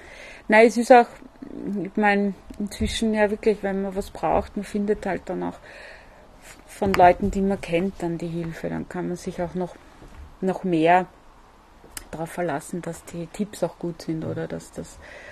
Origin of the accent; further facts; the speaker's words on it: Vienna, Austria; ich als Wienerin bin ja in der Innenstadt aufgewachsen